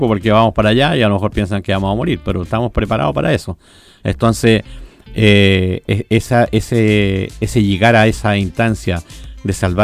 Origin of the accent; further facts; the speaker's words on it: Curacaví, Santiago Metropolitan Region, Chile; Bueno, principalmente a Curacaí, mi tierra, yo soy nacido y criado acá